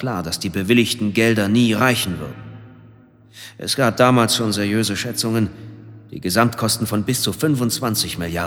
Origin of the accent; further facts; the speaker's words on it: Switzerland; 1998 gab es bei uns in der Schweiz eine Volksabstimmung